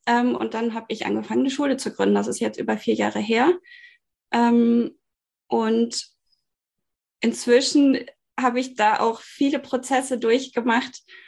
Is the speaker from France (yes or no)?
no; Bielefeld, North Rhine-Westphalia, Germany; born there; Ich bin verheiratet, habe 2 Kinder. Wir wohnen hier in einem schönen Holzhaus in Süddeutschland, inzwischen gebürtig aus Bielefeld.